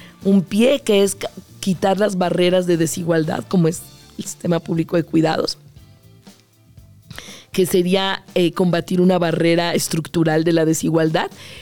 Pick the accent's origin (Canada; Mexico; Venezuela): Mexico; Mexico City; Yo amo esta ciudad, soy chilanga